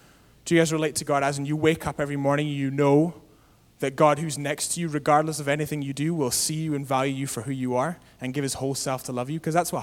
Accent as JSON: {"language": "English", "town": "Aberdeen", "region": "Scotland", "country": "United Kingdom", "tie": "born or raised there", "said": "I went to a corner store in Aberdeen in Scotland, which is my hometown back home"}